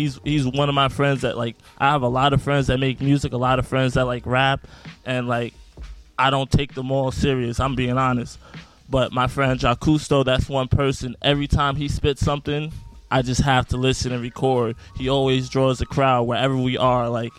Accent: Jamaica, Queens, New York, United States; So yeah, I'm born and raised in Jamaica, Queens, New York. Just turned 30 last week.

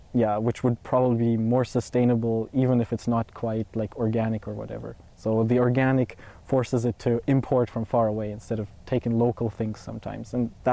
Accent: Kelowna, British Columbia, Canada; also born or lived in Germany; I was born in Germany and moved around there a bit, and then in 2013 we actually came to Kelowna, so in British Columbia, actually. So very different kind of Canada, full of wine and orchards

